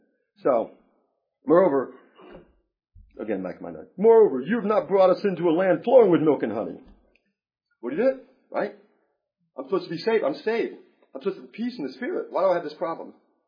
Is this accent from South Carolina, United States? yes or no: no; New York, United States; I grew up in New York, boxing, sorry, some of you guys have grown up in a nice church.